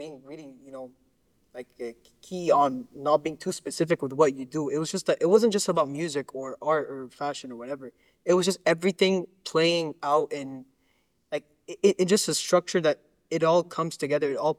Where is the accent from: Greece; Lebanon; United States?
Lebanon; now in Qatar; back home, where I live in Qatar, because I guess if I haven't mentioned it to the audience, I'm originally from Lebanon.